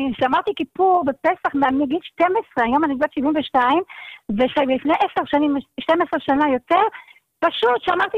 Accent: Tunisia; now in Israel; אנחנו באנו מתוניס עם מחלות? אני לא יודעת, בתקופה שלי, 54, אין לי מושג. אבל מה, עוד משהו, שעברנו למעברה, היינו במעברה ליד... פרדס חנה נראה לי בעליית קיבוץ

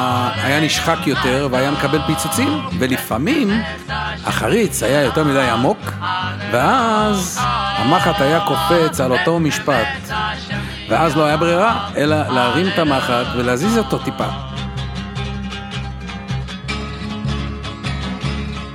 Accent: Jerusalem, Jerusalem District, Israel; כשהייתי ילד בירושלים, העיר שבה נולדתי וגדלתי, והעיר שבעזרת השם אחזור אליה בקרוב.

